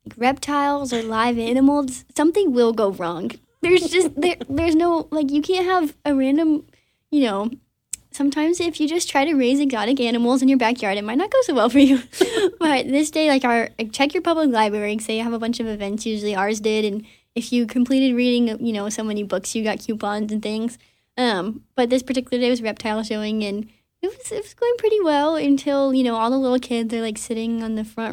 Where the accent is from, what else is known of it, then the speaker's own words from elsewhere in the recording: Texas, United States; we had an alligator farm. That's part of growing up in Texas.